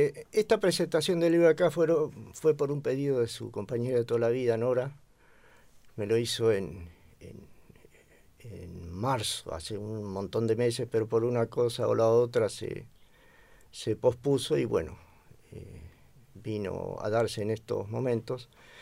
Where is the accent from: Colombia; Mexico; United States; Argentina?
Argentina; Pilar, Buenos Aires Province; yo nací en Capital y me crié en Pilar, 50 kilómetros de Capital.